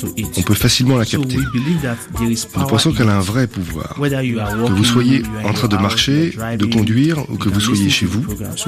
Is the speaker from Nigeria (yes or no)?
yes; Nigeria; also born or lived in Libya; now in Hamburg, Germany; Je viens du Nigeria et j'ai 35 ans.